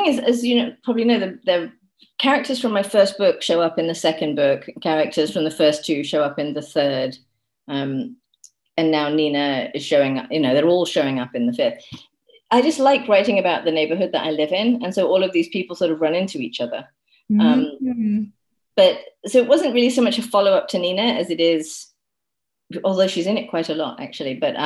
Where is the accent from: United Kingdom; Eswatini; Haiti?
United Kingdom; England; moved away as an adult; now in United States; No, I'm from England, but I've been here a very, very long time now. I came here in 1991 and I was 21 and I've stayed ever since. But my mother is actually American. So I'm sort of a sneaky half American, half English person.